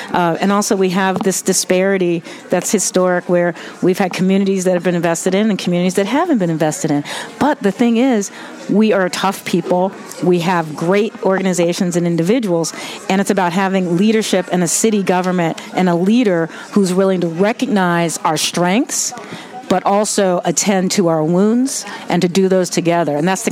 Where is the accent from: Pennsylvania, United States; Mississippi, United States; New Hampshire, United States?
Pennsylvania, United States; Philadelphia; now in Baltimore, United States; I grew up in Philadelphia. I'm a Baltimorean by choice.